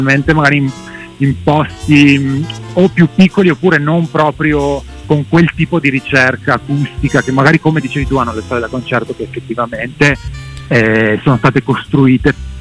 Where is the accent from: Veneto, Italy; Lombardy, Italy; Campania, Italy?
Veneto, Italy; Thiene; moved away as an adult; sono nato a Tiene, che è un paese in provincia di Vicenza, con l'H dopo la T, una scrittura strana, però è così